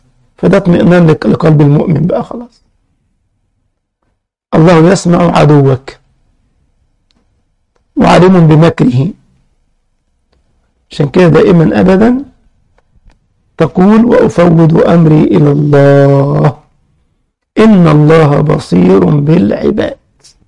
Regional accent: Egypt; يعني عندنا في مصر يقول لك أكل العيش يحب الخفية

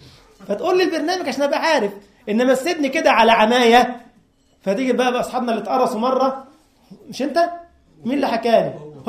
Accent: Egypt; احنا عندنا في مصر بنحط الاكل كله مره واحده

